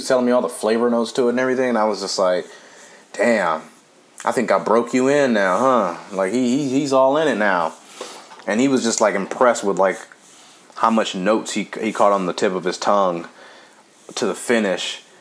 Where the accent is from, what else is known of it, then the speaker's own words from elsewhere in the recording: Compton, California, United States; In my old, well, I wouldn't say my old neck of the woods because I'm from Compton, but it's down the street.